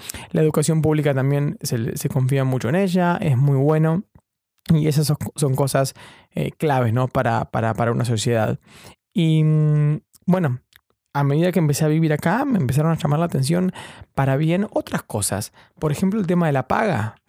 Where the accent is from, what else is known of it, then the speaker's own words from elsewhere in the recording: Chubut, Argentina; Yo soy de Chubut, toda mi familia está allá, algunos son empleados públicos